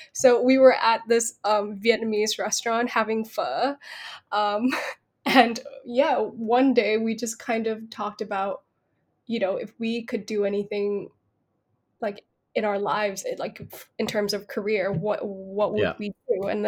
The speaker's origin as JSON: {"language": "English", "region": "Bangkok", "country": "Thailand", "tie": "born or raised there", "said": "But yeah, I grew up in Bangkok and there was no drama school."}